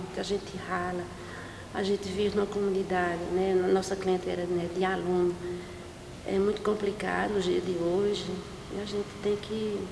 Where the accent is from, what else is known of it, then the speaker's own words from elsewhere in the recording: Cachoeira do Zinho, Brazil; now in Cajazeiras, Brazil; eu não sou de Cajazeiras, minha terra natal é Cachoeira do Zinho. Mas eu vim aqui, né, para Cajazeiras morar mesmo 12 anos. E aqui foi que eu fiz minhas raízes.